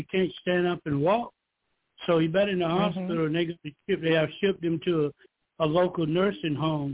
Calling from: Georgia, United States

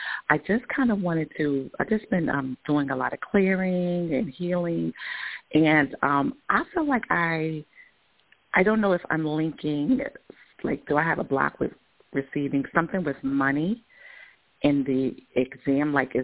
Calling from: Georgia, United States; I'm in Georgia.

